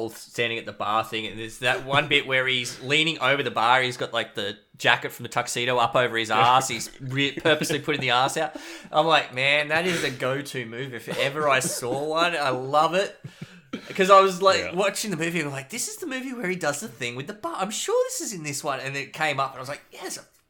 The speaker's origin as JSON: {"language": "English", "country": "Australia", "said": "maybe it's because we're Australian"}